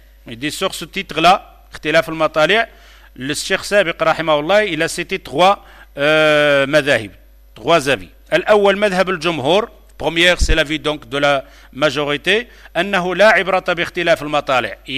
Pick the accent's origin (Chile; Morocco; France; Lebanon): Morocco; le Maroc, je suis marocain